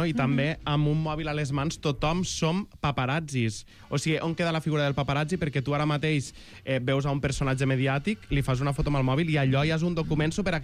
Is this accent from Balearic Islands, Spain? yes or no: no; Jesús, Catalonia, Spain; jo, que sóc de les Terres de l'Ebre, passava per aquí, per anar a Sants Estació, agafar el tren, baixar cap a Tortosa, Jesús, que és el meu poble